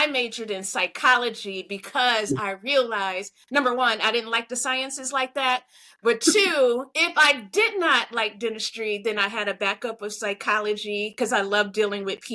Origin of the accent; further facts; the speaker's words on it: Flint, Michigan, United States; I'm from Flint, Michigan. So you add Black female from Flint, Michigan, same thing, same thing.